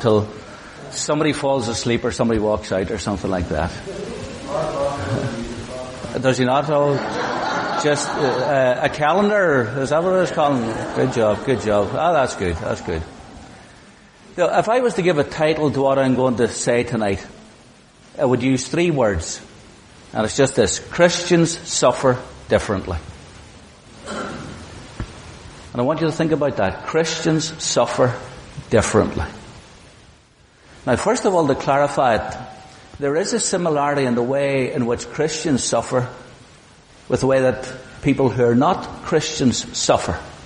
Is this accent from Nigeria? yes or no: no; Lisburn, Northern Ireland, United Kingdom; I'm from Lisburn. Went to Lisnagarvey School. Was an absolute disaster at school.